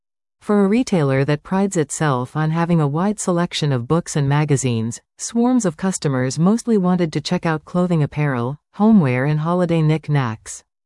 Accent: Sault Ste. Marie, Ontario, Canada; my hometown of Sault Ste. Marie, a 60-store, single-level strip that has struggled to maintain big-box brands in recent years.

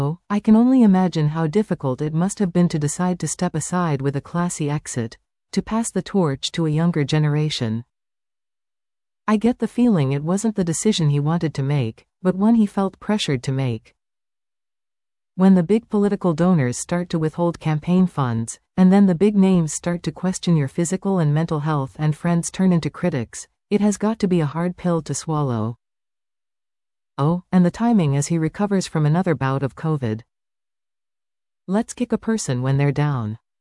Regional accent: Canada; Obviously, as a Canadian, he's not my president

